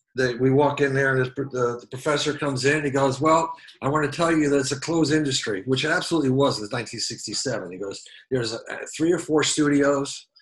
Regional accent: New Jersey, United States; also born or lived in Manhattan; now in Austin, United States; I was born in Manhattan. I grew up in New Jersey.

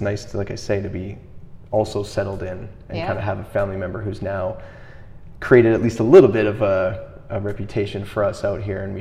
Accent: Edmonton, Alberta, Canada; So I was born in Edmonton, Alberta, Canada, which for those who don't know where Alberta is, for your listeners that aren't aware, that's sort of above Montana in the western part of Canada. So Edmonton is one of the more northern cities in that province

